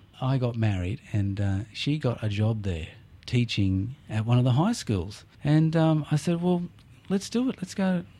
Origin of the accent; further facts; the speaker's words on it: Sydney, New South Wales, Australia; I grew up in Sydney. I was born in Sydney, Crown Street Women's Hospital, like everyone else almost around here.